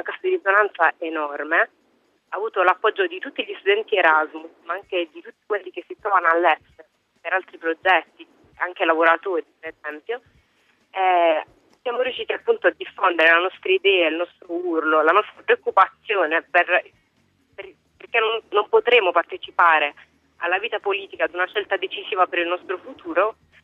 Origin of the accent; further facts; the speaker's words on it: Apulia, Italy; now in Durham, United Kingdom; Io sono pugliese, sto studiando vicino a Newcastle, a Durham.